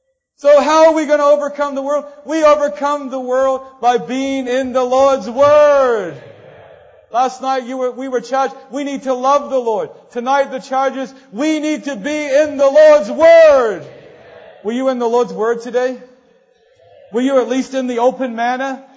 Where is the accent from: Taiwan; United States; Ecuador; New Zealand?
New Zealand; Recently, I went back to New Zealand, to my hometown. I was just there a few weeks ago, driving by some of the old places where I used to be.